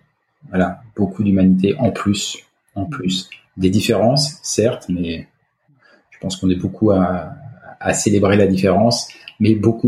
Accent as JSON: {"language": "French", "country": "France", "lives_now": "Canada", "said": "je viens de France, alors niveau paysage et tout, même si le Québec est magnifique"}